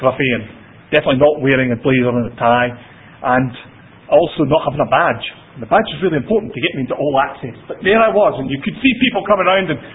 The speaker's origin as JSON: {"language": "English", "town": "Edinburgh", "region": "Scotland", "country": "United Kingdom", "said": "because, you know, like I'm from Edinburgh, and you like, you just don't push yourself to the front."}